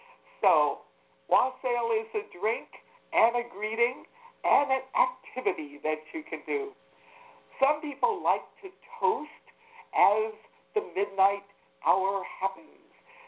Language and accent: English; the South, United States; Now, I'm from the South, and one of The traditions is black-eyed peas for good luck or collard greens.